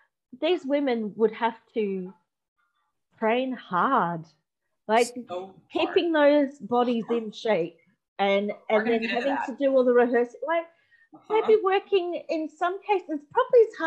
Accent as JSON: {"language": "English", "country": "Australia", "said": "and I am from Australia"}